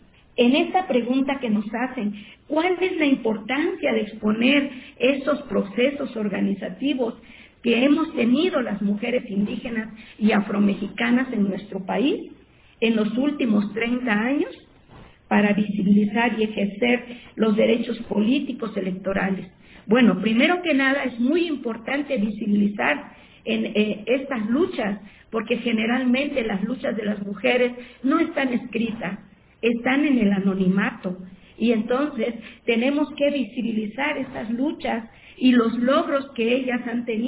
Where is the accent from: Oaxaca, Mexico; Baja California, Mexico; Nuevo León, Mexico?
Oaxaca, Mexico; first language Zapotec; Spanish is a second language; Les he dado un saludo de mi lengua madre, que es el zapoteco del Istmo.